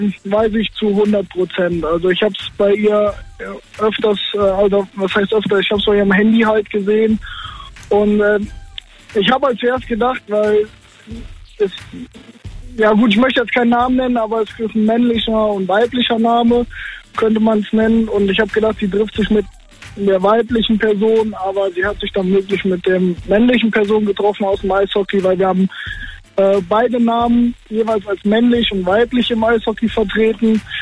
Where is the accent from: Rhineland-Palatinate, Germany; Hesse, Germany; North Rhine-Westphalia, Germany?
Hesse, Germany; Limburg; Ich komme aus Limburg.